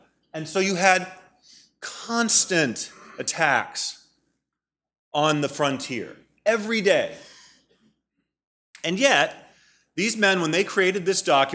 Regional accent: United States; enormous costs on us as American taxpayers.

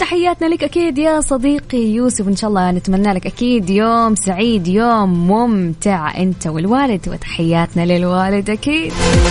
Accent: Jeddah, Makkah Province, Saudi Arabia; وكان الله في عوننا أكيد أهل جدة

